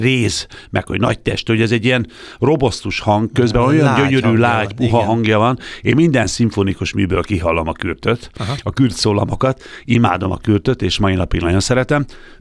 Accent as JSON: {"language": "Hungarian", "town": "Gyula", "region": "Békés", "country": "Hungary", "tie": "born or raised there", "said": "Gyulán, ahol én felnőttem, az egyes számú általános iskolában, ének zenei tagozatára járva"}